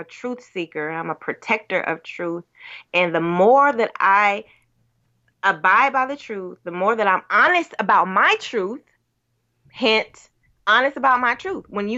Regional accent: Pensacola, Florida, United States; I'm from Pensacola. I'm adventurous as all get out anyway.

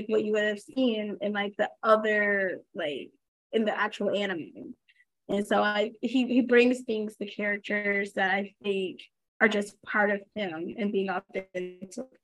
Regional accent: Fayetteville, Georgia, United States; Obviously, I'm from Atlanta. Well, from Fayetteville, but Atlanta, Georgia.

